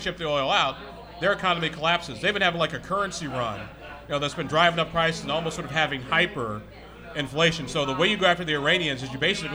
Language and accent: English; Chicago, Illinois, United States; I'm from Chicago.